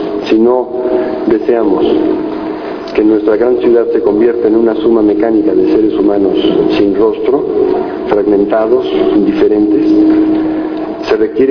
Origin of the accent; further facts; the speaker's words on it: Mexico City, Mexico; como orgulloso chilango que soy, por participar en un acontecimiento de tanta importancia para mi ciudad